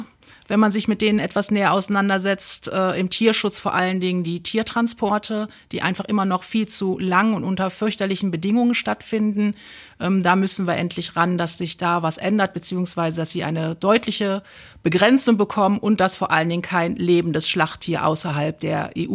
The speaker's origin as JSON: {"language": "German", "town": "Remscheid", "region": "North Rhine-Westphalia", "country": "Germany", "tie": "born there", "said": "gebürtig aus Remscheid-Lennep. Ich bin 56 Jahre alt und verheiratet."}